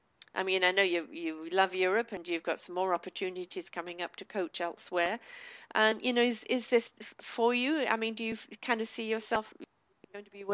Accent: United Kingdom; also born or lived in South Africa; years, and I lived

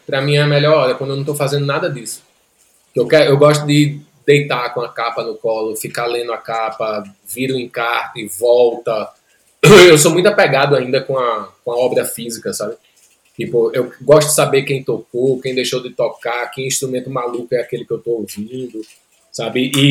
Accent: Northeast Region, Brazil; Ainda mais porque eu sou nordestino, porra. Nordestino escuta de tudo, bicho.

